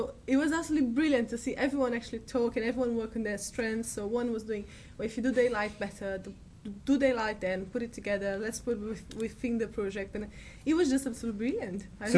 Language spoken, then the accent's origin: English; São Paulo, Brazil; I'm from Brazil, São Paulo.